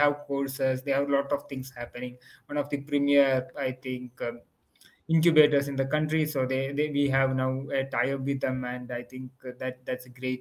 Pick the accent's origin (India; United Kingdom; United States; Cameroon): India; Kerala; I'm from Kerala, where like a lot of, I think, institutions are coming up